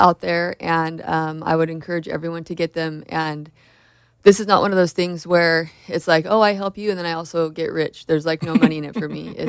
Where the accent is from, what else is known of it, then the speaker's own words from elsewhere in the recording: California, United States; basically, I am just a local gal who... Yeah, born and raised in Orange County.